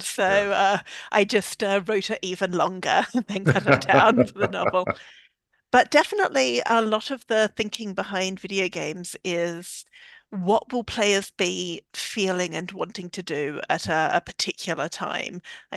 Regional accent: Australia; now in London, United Kingdom; although I live in London and have done for 15 years, I'm Australian and I grew up in Australia

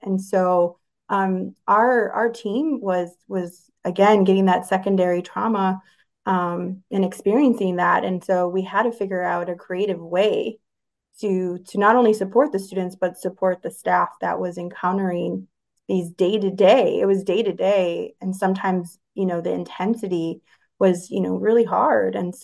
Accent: Chicago, Illinois, United States; So, I grew up in Chicago, in the city, the actual Chicago.

